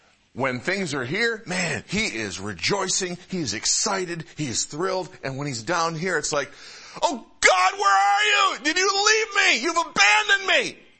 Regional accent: Puyallup, Washington, United States; I'm from Puyallup. What's a Puyallup? never heard of a Puyallup before. It's kind of nice to be from a place that there's only one of those in the world.

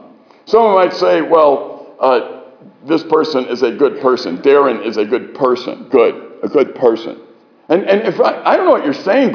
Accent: Chicago, Illinois, United States; Now, I grew up in Chicago, and I hate driving down there.

